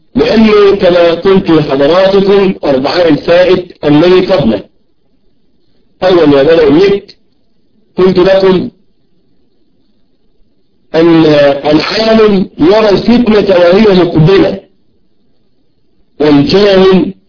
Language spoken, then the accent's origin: Arabic; Egypt; التي حلت بالمسلمين في بلدنا مصر،